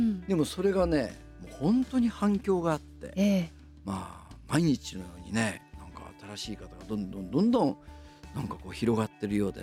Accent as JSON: {"language": "Japanese", "region": "Hokkaido", "country": "Japan", "said": "千代の富士私と同じ道南地方出身で、"}